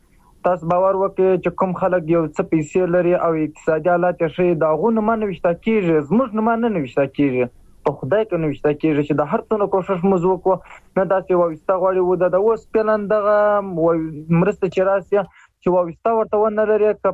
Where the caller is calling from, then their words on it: Musa Qala, Helmand, Afghanistan; زه په هلمند کې یم. په هلمند کې په مساکلا ولسوالۍ کې یم.